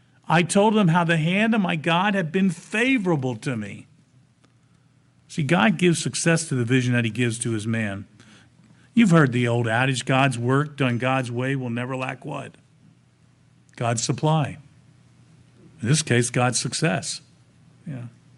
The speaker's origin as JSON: {"language": "English", "town": "Reading", "region": "Pennsylvania", "country": "United States", "tie": "born or raised there", "said": "I was called to the Reading Church to be a pastor there, I didn't want to go back there. That was my hometown."}